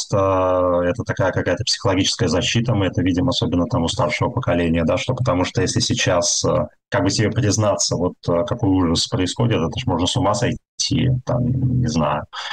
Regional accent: Saint Petersburg, Russia; born there; also born or lived in Perm, Russia; когда я переехал из Петербурга в Пермь. Я вообще в Петербурге родился, вот, но 3 года я провел в Перми.

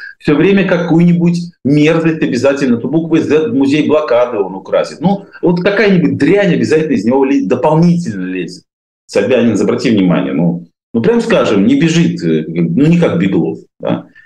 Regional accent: Saint Petersburg, Russia; А мы с тобой из Петербурга.

